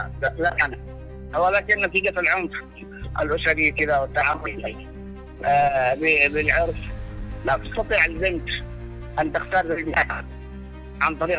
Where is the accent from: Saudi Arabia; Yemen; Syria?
Yemen